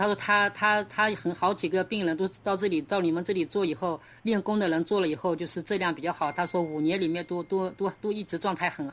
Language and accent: Chinese; Zhejiang, China; 我是浙江的，但是我现在人住在那个重庆人民医院，